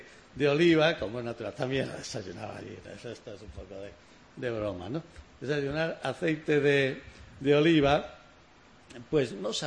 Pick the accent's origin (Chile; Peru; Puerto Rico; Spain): Spain; Olivenza, Extremadura; Y también en la tierra de la que yo soy, olivenza, que se llama justo así por los olivos. Y la Sierra de Alor, que a su falda está mi aldea, de la que yo soy